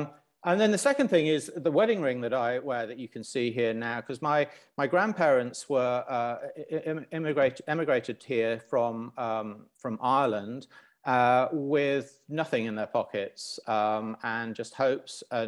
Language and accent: English; Lusaka, Lusaka Province, Zambia; I grew up in Zambia, and … in the early 80s was absolutely huge. He'd just done the Zimbabwe Independence Day celebrations. And across all communities in Lusaka, where I was